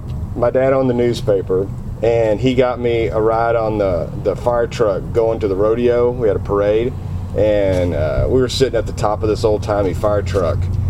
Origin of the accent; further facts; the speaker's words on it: Goldthwaite, Texas, United States; also born or lived in Chicago; No, I was born and raised there in Goldthwaite, and then I moved off, went to college, and lived in Chicago for several years, then moved back.